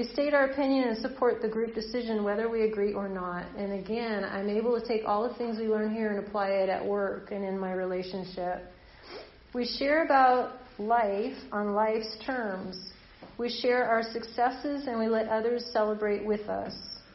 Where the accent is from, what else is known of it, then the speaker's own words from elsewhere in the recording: California, United States; My dad couldn't stand it that I'm a Californian.